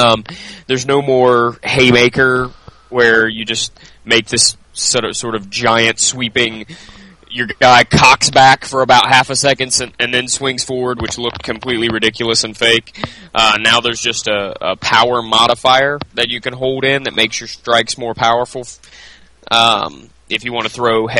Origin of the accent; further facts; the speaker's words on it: United States; Hey, wait, I'm American.